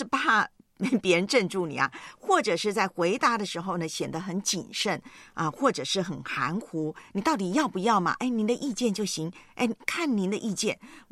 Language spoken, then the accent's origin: Chinese; Taiwan; 我回台湾我的老家呢，母会我的教会